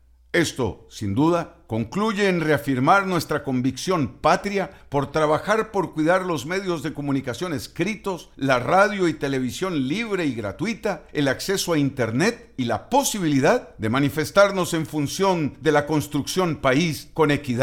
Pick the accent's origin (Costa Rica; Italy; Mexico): Costa Rica; Finalmente, nosotros, como costarricenses, tenemos la dicha de que existen medios de comunicación libres.